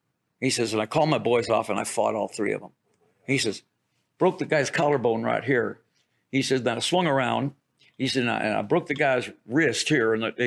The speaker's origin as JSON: {"language": "English", "town": "Detroit", "region": "Michigan", "country": "United States", "said": "because I'm from Detroit."}